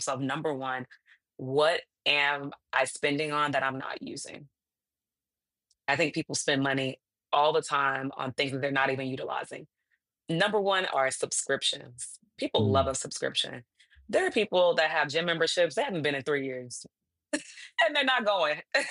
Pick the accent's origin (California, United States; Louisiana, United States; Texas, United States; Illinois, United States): Texas, United States; Houston; from Houston.